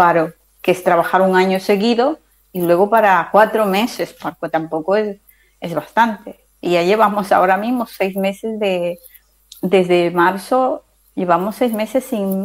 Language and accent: Spanish; Ecuador; moved away; Yo soy inmigrante, sí, yo soy de Ecuador